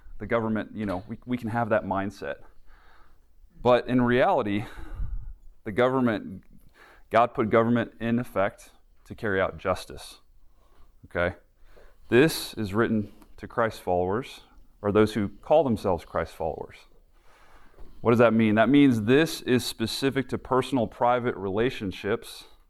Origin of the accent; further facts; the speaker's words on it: St. Louis, Missouri, United States; also born or lived in Chicago; I was born in Chicago, and then, you know, grew up mostly in St. Louis, and then came down south to Birmingham for undergrad